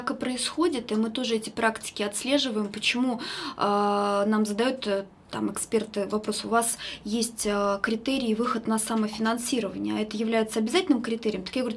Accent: Adygea, Russia; особенно если мы из Адыгеи, много проектов связаны с очисткой родников

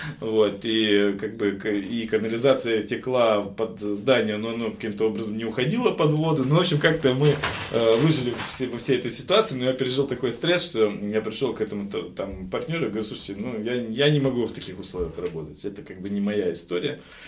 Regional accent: Chișinău, Moldova; Я сам из Кишинева, из Молдавии, уже говорил об этом

